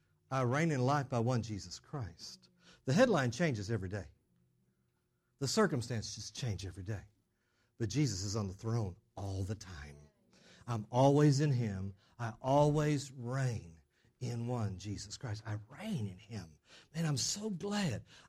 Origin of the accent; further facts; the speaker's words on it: Texas, United States; Just being grateful to Him for even being an American, especially for being a Texan.